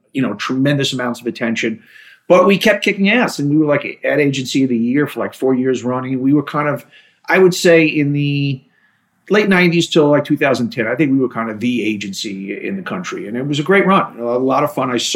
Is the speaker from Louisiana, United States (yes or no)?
no; Queens, New York, United States; Growing up in Queens, you know, I remember going to University of Pennsylvania my first day